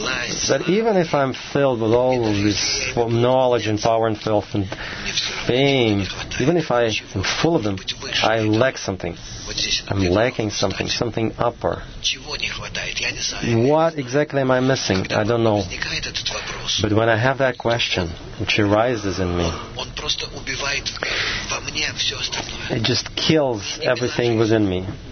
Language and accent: English; Israel; I'm from Israel.